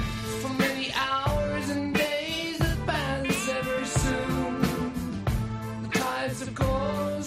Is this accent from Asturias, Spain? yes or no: yes; Asturias, Spain; soy de Asturias, soy muy fan del programa